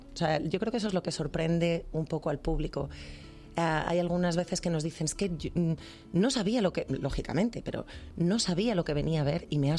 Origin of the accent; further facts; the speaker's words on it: Spain; yo soy de España.